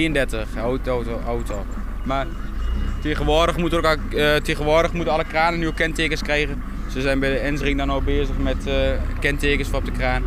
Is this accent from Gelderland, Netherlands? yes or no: yes; Zieuwent, Gelderland, Netherlands; Ja, in de Achterhoek. Dichtbij Lichtenvoorde. Bij de mooiste kerk uit de Achterhoek.